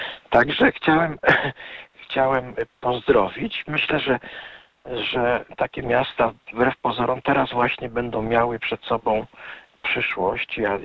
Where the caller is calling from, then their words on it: Lublin, Lublin Voivodeship, Poland; aktualnie z Lublina. Ja nie jestem z Radomska